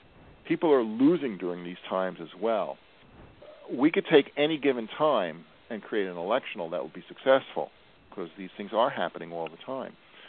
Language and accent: English; New Jersey, United States; accent: North Jersey; Now, I come from North Jersey, so my B's sound like D's. I come from the land of D's, Dem, and Do's.